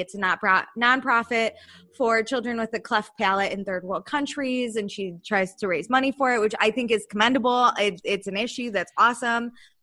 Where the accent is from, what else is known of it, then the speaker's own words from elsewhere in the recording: Illinois, United States; I'm from the Chicago suburbs.